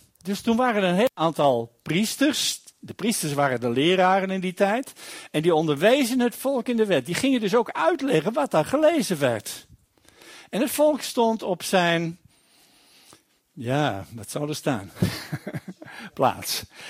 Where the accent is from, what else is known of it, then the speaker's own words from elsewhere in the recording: Netherlands; Ik ben ook gewoon een Nederlander die cultuur zo heeft.